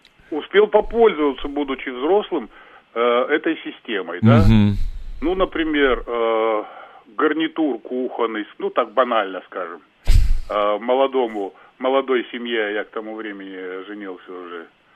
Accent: Leninogorsk, East Kazakhstan Region, Kazakhstan; Нет, это, да, горно-обогатительный комбинат, правильно ты сказал, Лениногорск, Восточно-Казахстанская область.

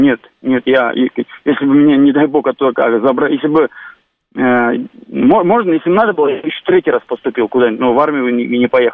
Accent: Dagestan, Russia; now in Moscow, Russia; Я родом из Дагестана, живу в Москве.

